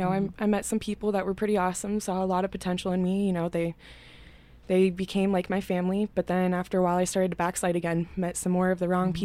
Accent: Alaska, United States; born or raised there

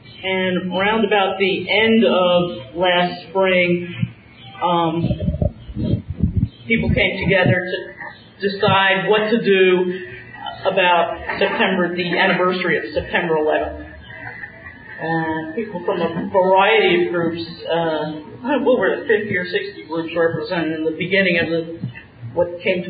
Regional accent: New York, United States; from New York, for Say No to War, and United for Peace and Justice.

